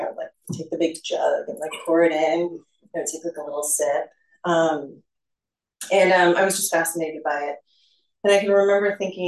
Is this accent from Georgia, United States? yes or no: no; Los Angeles, California, United States; I grew up in Los Angeles. I'm 43.